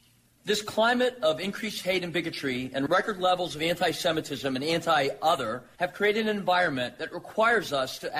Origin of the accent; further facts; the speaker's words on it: Pittsburgh, Pennsylvania, United States; I was raised in the Squirrel Hill neighborhood of Pittsburgh, the same neighborhood as the Tree of Life Synagogue. The Tree of Life was my family synagogue.